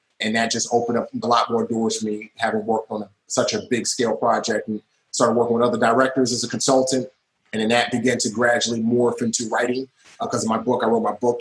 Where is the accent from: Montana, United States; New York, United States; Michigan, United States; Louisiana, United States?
New York, United States; New York City; You know, growing up in the Bronx is a very, very hard environment to live in.